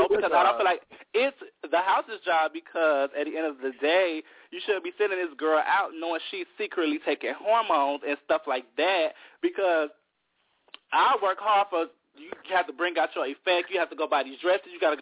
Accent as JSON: {"language": "English", "region": "Florida", "country": "United States", "said": "Yes, I am from Florida."}